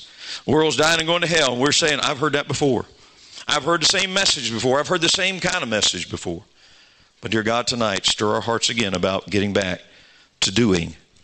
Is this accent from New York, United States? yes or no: no; Georgia, United States; I'm from Georgia. I'm a Georgia Bulldog fan.